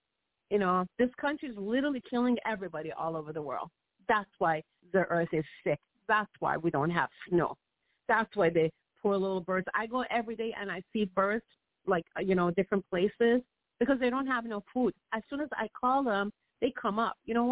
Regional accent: Iran; I said, I'm from Iran. I said, do you think you can stop me with what I'm trying to do, stand up for children?

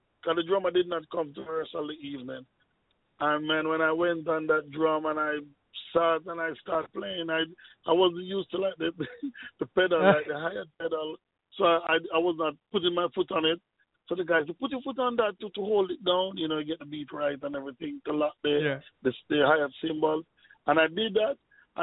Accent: Jamaica; That's near to Montego Bay. That's the second city of Jamaica.

